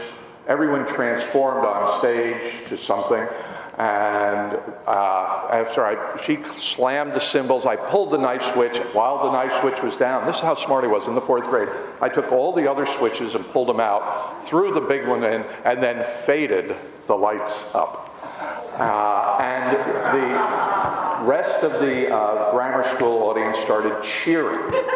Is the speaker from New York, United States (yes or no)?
yes; Harrison, New York, United States; I grew up just outside of New York in a town called Harrison, New York. And I went to Harrison High School.